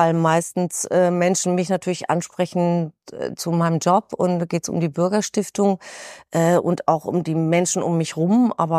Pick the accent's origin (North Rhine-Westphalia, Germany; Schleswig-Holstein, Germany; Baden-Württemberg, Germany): Schleswig-Holstein, Germany; Lübeck; Ich bin in Lübeck geboren, in einem kleinen Stadtteil und habe meine Jugend am Strand verbracht, wirklich.